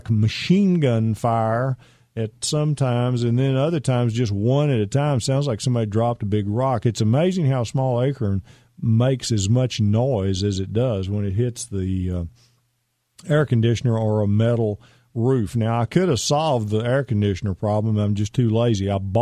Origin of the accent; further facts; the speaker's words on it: Texas, United States; Some people say acorn. I say acorn. I'm from East Texas, you know.